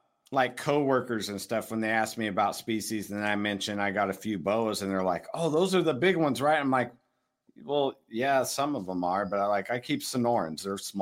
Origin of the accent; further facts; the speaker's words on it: Ventura, California, United States; I'm from Ventura originally.